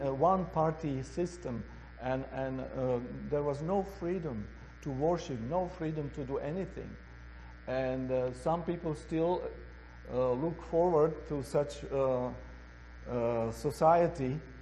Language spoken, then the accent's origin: English; Czechia; English is a second language; I was brought up in Czechoslovakia, communist Czechoslovakia, and we had barbed wires all over our borders.